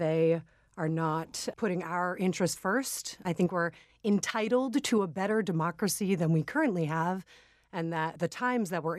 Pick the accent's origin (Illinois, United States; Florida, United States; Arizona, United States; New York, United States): New York, United States; Brooklyn; Well, I grew up in Brooklyn in New York City, the daughter of a union lawyer.